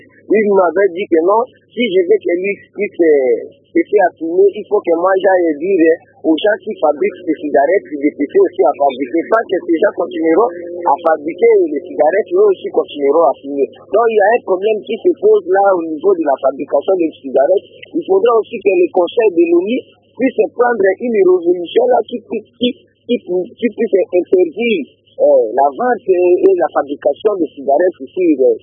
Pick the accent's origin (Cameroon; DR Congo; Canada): DR Congo; Mbandaka, Équateur; parce que ici, chez nous, en Bandaka, il y a même des enfants qui ont l'âge de 12 ans, 13 ans, 15 ans, assis par là.